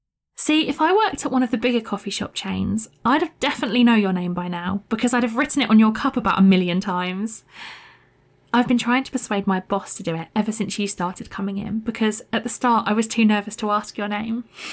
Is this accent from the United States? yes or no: no; United Kingdom; And without sounding like a typical cliche, being British, I do much prefer a cup of tea.